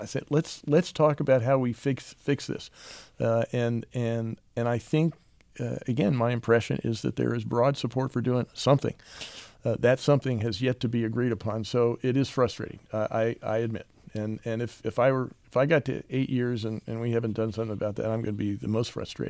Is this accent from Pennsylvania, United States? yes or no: yes; Pennsylvania, United States; born there; I was born in Pennsylvania. That's a dodge.